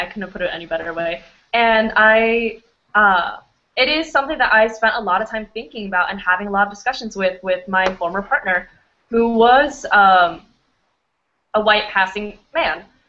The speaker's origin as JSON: {"language": "English", "region": "Arizona", "country": "United States", "tie": "born or raised there", "also_born_or_lived": "Florida / New York", "said": "growing up in Arizona, and then growing up in Western Florida and in upstate New York"}